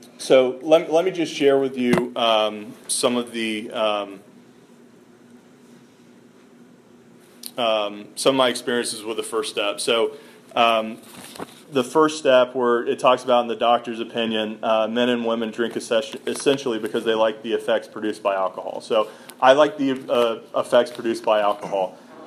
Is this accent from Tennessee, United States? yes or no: no; Atlanta, Georgia, United States; I grew up in Atlanta. I was raised, by parents that taught me if you work hard, nothing can stand in your way.